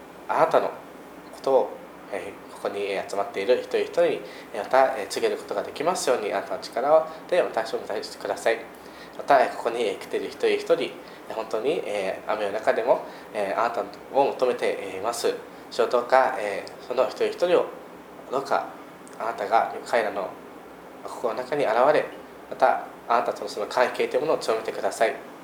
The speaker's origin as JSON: {"language": "Japanese", "region": "Okinawa", "country": "Japan", "said": "もともとカルバリーチャペル宜野湾って沖縄のからの出身なんですけども"}